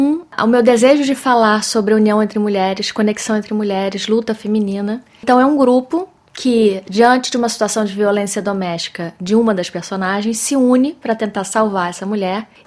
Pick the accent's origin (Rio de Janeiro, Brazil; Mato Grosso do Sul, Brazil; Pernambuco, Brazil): Rio de Janeiro, Brazil; onde eu fui criada, que foi no Rio de Janeiro, um espaço urbano.